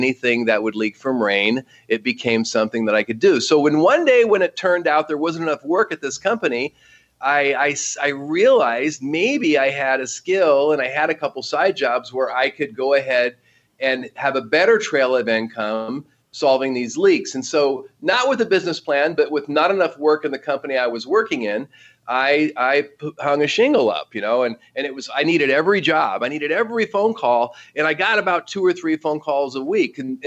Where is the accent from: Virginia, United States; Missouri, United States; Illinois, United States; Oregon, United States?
Oregon, United States; because I grew up in Oregon as a laborer, working in the woods, working in the lumber mills.